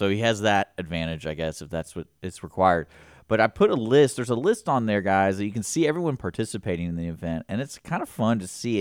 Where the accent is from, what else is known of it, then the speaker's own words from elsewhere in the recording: Houston, Texas, United States; Well, the Y has an interesting history, because like I remember growing up in Houston, the Y was like, they even had a place you could stay.